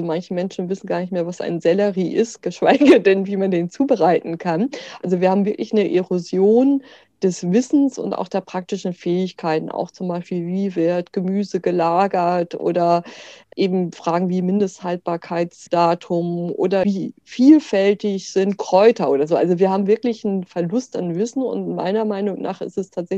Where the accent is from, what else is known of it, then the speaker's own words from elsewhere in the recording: Northern Germany, Germany; ich komme aus Norddeutschland